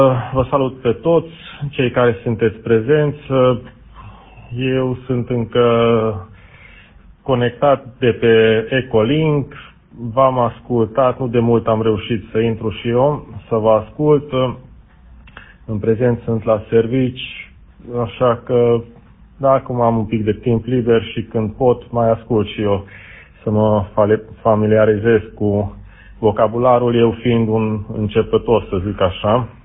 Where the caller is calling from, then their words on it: Satu Mare, Satu Mare County, Romania; de la Satu Mare